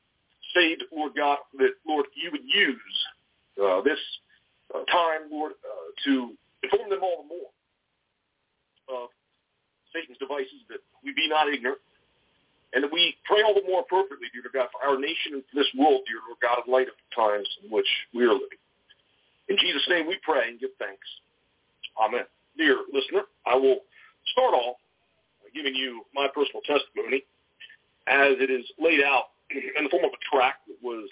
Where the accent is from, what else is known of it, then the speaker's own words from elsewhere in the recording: Staten Island, New York, United States; now in Las Vegas, United States; I'm a resident from Staten Island, New York City, but I've been in Las Vegas.